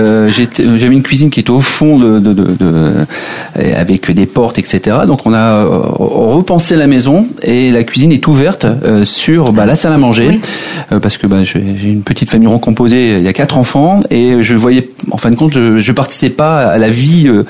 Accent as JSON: {"language": "French", "region": "Hauts-de-France", "country": "France", "said": "Donc, je suis originaire du Nord"}